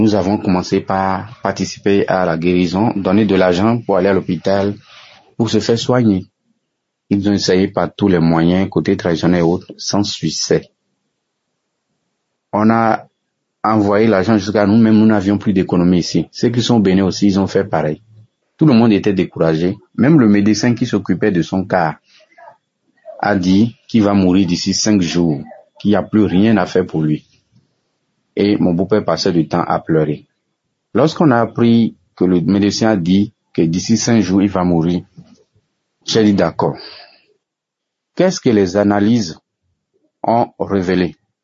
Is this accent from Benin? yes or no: yes; Benin; now in Gabon; je suis un Béninois vivant au Gabon. J'ai 35 ans.